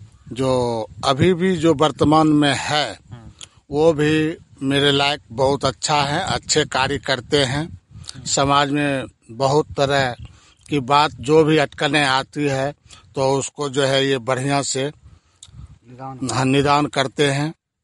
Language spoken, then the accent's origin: Hindi; Basdevpur, Bihar, India; मैं बासदेवपुर पंचायत से हूँ